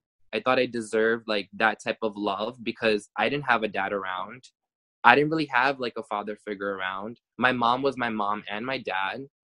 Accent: New York, United States; I am Punjabi in my roots, but I'm born and raised in New York, which is in America.

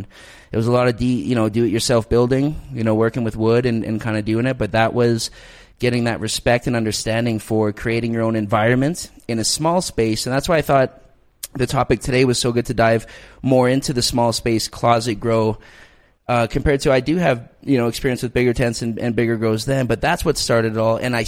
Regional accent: Canada; But no, originally Canadian at heart, absolutely, you know, love it. I think a lot of people notice I'm Canadian when they start hearing me talking.

